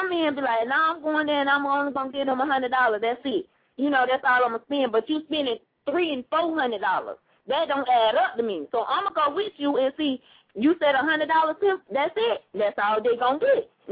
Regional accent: California, United States; I'm from the Bay.

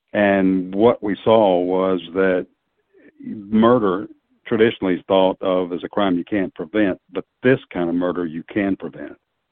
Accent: Tennessee, United States; also born or lived in Wichita, Kansas; now in Nashville, United States; migrated back to my home state of Tennessee from Kansas

